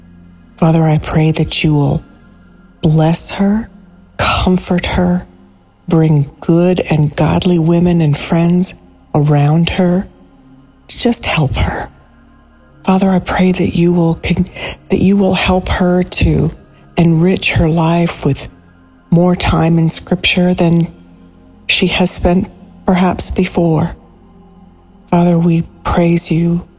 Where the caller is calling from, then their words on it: Lexington, Kentucky, United States; I'm calling today from Lexington, Kentucky.